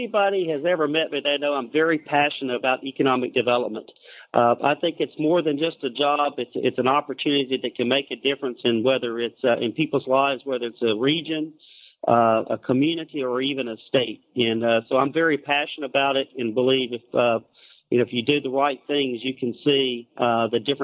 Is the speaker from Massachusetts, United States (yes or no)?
no; Mississippi, United States; I thought, well, maybe this is an opportunity for my home state that, you know, we can make a difference in some of the communities